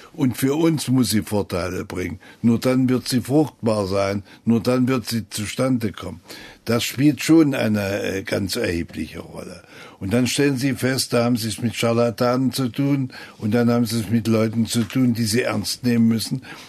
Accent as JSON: {"language": "German", "town": "Halle", "region": "Saxony-Anhalt", "country": "Germany", "said": "Ich stamme aus Halle und will, dass diese Stadt wieder in einem Staat liegt"}